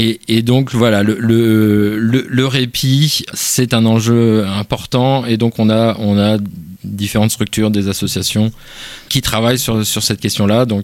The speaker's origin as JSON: {"language": "French", "town": "Rennes", "region": "Brittany", "country": "France", "said": "C'est un établissement que moi je ne connaissais pas en tant que Rennais"}